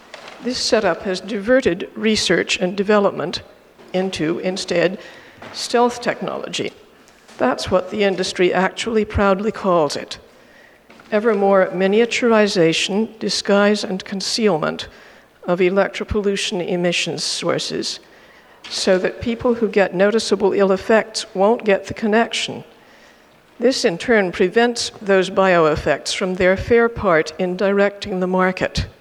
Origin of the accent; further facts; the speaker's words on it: Redmond, Washington, United States; I'm from Redmond, Washington.